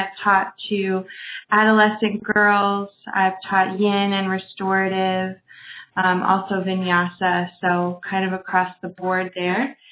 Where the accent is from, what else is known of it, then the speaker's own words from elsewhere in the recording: Richmond, Virginia, United States; And one random fact is that I'm from Virginia originally. So I see myself as a Southerner. I'm from Richmond